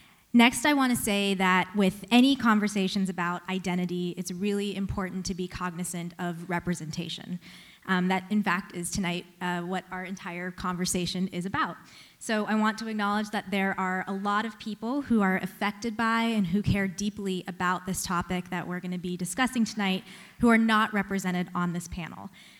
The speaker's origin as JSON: {"language": "English", "region": "North Carolina", "country": "United States", "tie": "born or raised there", "also_born_or_lived": "Canada", "said": "I'm East Indian. My parents were born in Kenya. My mom grew up in Canada, so I have dual citizenship. My siblings and I were raised in North Carolina, so I'm some odd combination of African, Indian, Canadian, Southern American."}